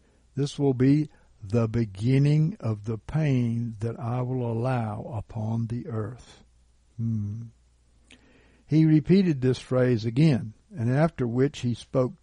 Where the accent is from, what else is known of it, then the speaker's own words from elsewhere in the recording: Gulf Coast, United States; And I come from the Gulf Coast, where hurricanes and even huge hurricanes came.